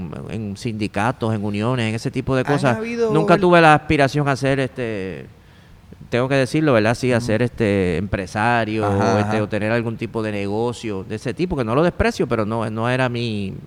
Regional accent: Monacillo, Puerto Rico; also born or lived in Santurce; Yo nací en Santurce, aquí en el Hospital Presbiteriano, pero me crié en Monacillo, que es un barrio que está entre Río Piedras y Guaynabo.

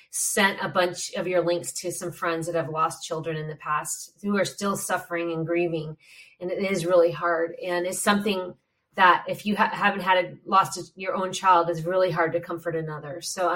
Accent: Ireland; I'm Irish

